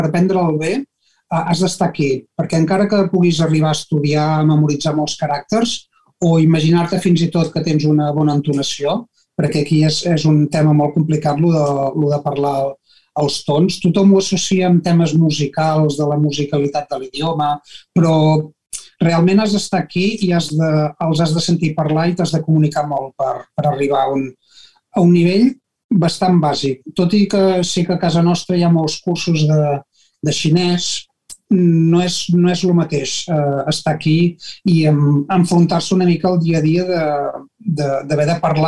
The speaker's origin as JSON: {"language": "Catalan", "town": "Banyoles", "region": "Catalonia", "country": "Spain", "moved": "yes", "said": "no poder tornar a Banyoles, que és d'on jo sóc, de no poder veure ni amics ni família"}